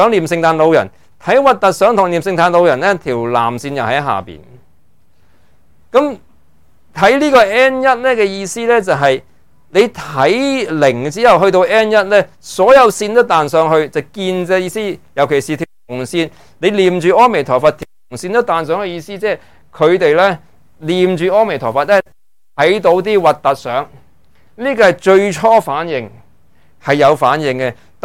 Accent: China; 西方嘅心理学咧系同我哋中国人嘅思维或者佢哋嘅理明系可能唔系好配对。

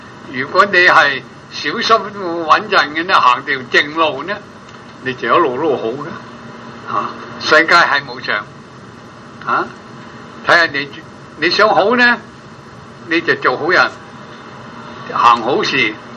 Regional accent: Guangdong, China; 我哋我都係廣東人啦，就係廣東人話翻廣東人

